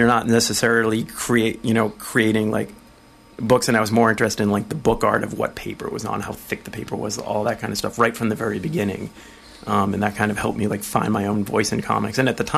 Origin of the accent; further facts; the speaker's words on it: Massachusetts, United States; I grew up in Massachusetts, southern Massachusetts, and went to school in Boston.